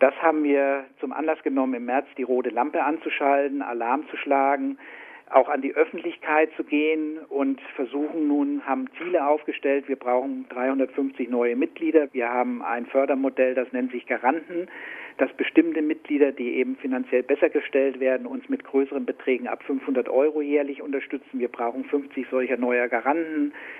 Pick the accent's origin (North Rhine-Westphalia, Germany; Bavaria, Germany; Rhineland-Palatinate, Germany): Bavaria, Germany; Nuremberg; moved away as an adult; dass ich persönlich Wurzeln in Nürnberg habe. Ich bin Nürnberger. Mich hat es aus beruflichen Gründen Mitte der 70er Jahre hier hochverschlagen